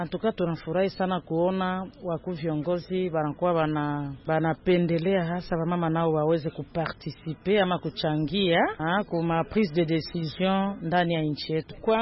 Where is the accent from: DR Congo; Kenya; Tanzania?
DR Congo; Mimi kama mkongomani nafurahi